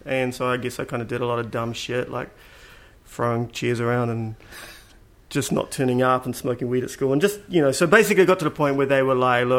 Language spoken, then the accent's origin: English; Grey Lynn, Auckland, New Zealand; I talk about it a lot, but I grew up in Grey Lynn.